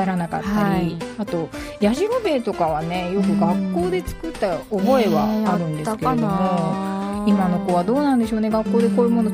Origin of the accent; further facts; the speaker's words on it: Kawagoe, Saitama, Japan; 私、出身が埼玉の川越なんですけれども